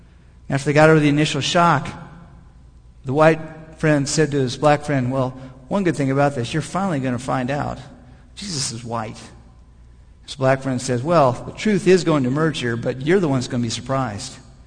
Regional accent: Kansas City, United States; born there; I was born in Kansas City, many generations of Midwesterners.

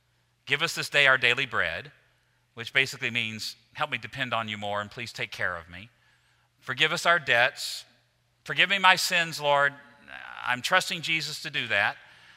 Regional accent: Roanoke, Virginia, United States; I'm from Roanoke, Virginia, so I'm down home, okay?

